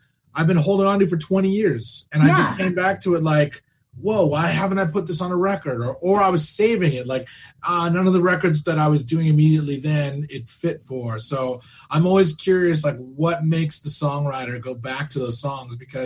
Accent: Arcadia, United States; I'm from here. I'm from Arcadia, which is like, you know, not far from here.

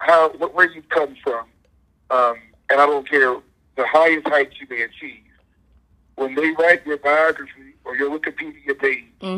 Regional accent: Texas, United States; also born or lived in Dallas; I'm a country boy at heart. I was born in Dallas, Texas, of course, and was raised in a sharecropping community about 60 miles south of Dallas. It was predominantly a black community.

